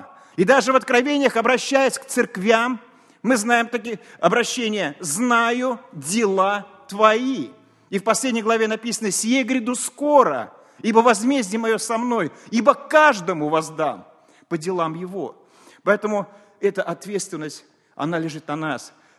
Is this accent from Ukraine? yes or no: no; Russia; я из России. В России нахожусь в миссионерском служении.